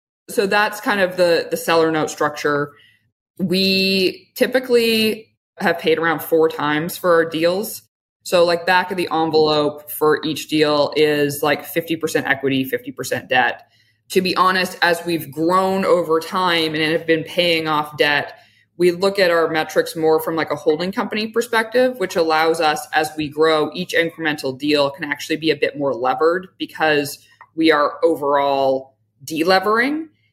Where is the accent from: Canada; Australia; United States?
Canada; Western Canada; I am from Western Canada